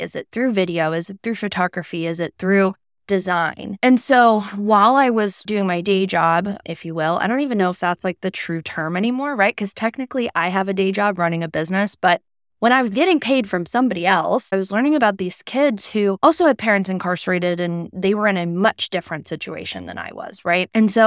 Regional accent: Cleveland, Ohio, United States; Growing up in Cleveland, my dad going to jail was kind of like just like another Tuesday.

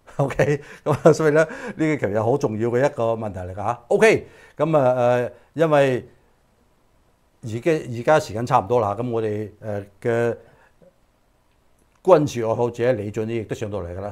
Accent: United States; 因為我係美國人，我有責任咧係講出真相

